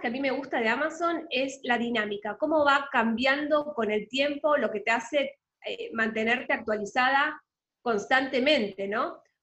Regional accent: Argentina; now in Panama; soy argentina, por lo que muchos se deben haber dado cuenta por el acento, pero vivo en Panamá hace casi 10 años.

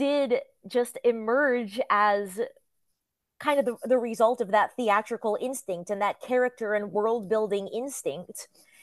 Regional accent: Yorktown, New York, United States; I'm from Westchester County originally. I grew up in Yorktown.

